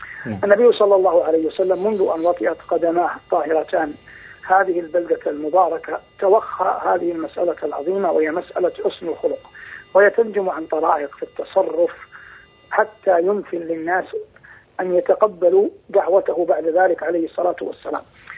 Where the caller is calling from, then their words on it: Medina, Medina Province, Saudi Arabia; أنا أكلمكم الآن من المدينة المنورة غير بعيد عن مسجد رسول الله صلى الله عليه وسلم